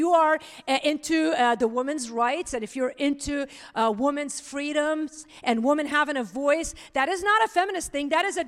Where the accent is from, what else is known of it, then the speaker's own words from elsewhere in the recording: Lebanon; I grew up in Lebanon where you had like 3 choices if you were educated.